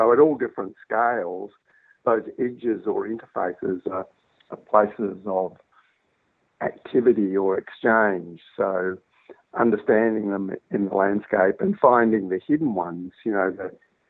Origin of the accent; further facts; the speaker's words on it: Western Australia, Australia; I'm a newcomer to Central Victoria, even though I've lived here longer than I've lived anywhere else. I grew up in Western Australia, and I'm not Indigenous